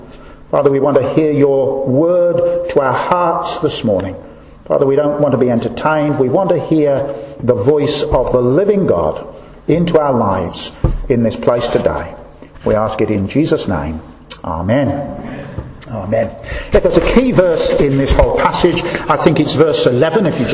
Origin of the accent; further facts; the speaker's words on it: Birmingham, West Midlands, United Kingdom; I grew up in Birmingham, just down the road in King's Heath. And we lived in a terraced house, one of those very long gardens.